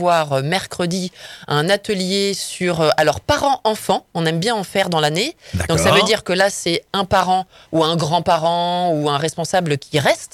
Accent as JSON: {"language": "French", "region": "Pays de la Loire", "country": "France", "said": "Parce que moi, je suis sartoise, je suis née en Sarthe."}